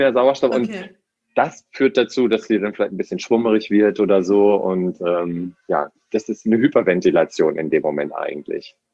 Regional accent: Hamburg, Germany; ich komme ja aus Hamburg hier, ne?

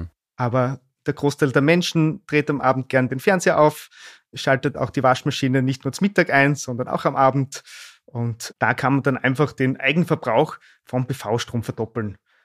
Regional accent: Styria, Austria; moved away as an adult; now in Vienna, Austria; Also ich bin ein Steirer, der vor 15 Jahren nach Wien gekommen ist zum Studieren.

